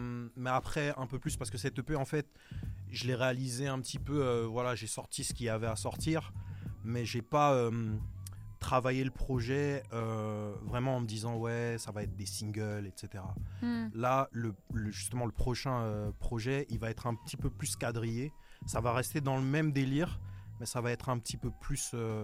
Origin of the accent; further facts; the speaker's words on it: Paris, Île-de-France, France; now in Canada; je viens de Paris déjà à la base, mais je suis parti habiter au Canada